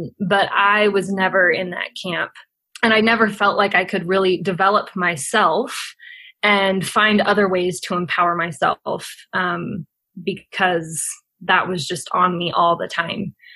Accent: Provo, Utah, United States; I grew up in Provo, just a few blocks south of BYU

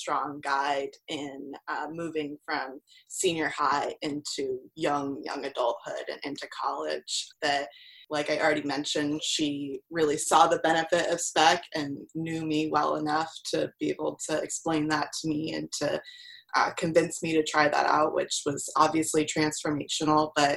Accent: Iowa, United States; also born or lived in Florida; I was born in Florida and baptized there, and then immediately after that we moved to Iowa, but to Northwest Iowa.

